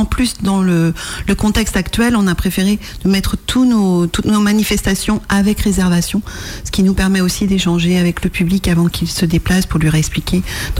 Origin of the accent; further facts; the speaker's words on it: Nantes, Pays de la Loire, France; Je viens de l'agglomération nantaise. Je vis dans l'agglomération nantaise